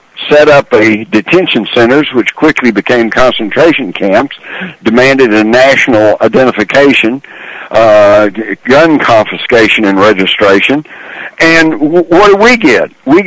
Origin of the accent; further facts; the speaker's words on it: Texas, United States; when I was growing up, I grew up in Texas. Everybody took a gun to school.